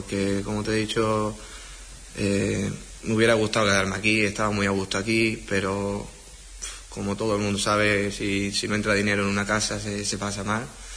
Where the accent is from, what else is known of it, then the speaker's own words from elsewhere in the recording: Huelva, Andalusia, Spain; cuando me fui mi primera vez de Huelva fue porque mi carrera futbolística, pues me querían varios equipos de más nivel